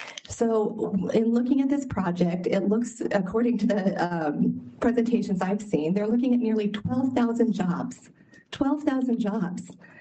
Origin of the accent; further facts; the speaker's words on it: Homer, Alaska, United States; I'm from the Kenai Peninsula, specifically from Homer